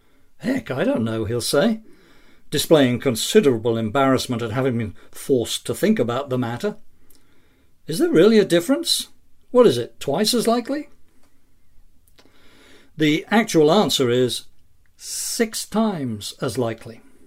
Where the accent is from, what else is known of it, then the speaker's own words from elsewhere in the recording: England, United Kingdom; moved away as an adult; now in United States; But I grew up elsewhere, in a monoracial country. England had few blacks, in just a few areas, until I was well into my teens. I came here as an adult, 28 years old